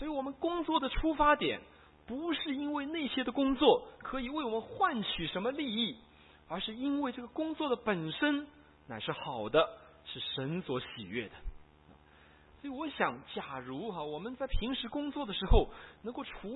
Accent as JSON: {"language": "Chinese", "country": "China", "said": "这个我们大陆人最喜欢做这些事情哈"}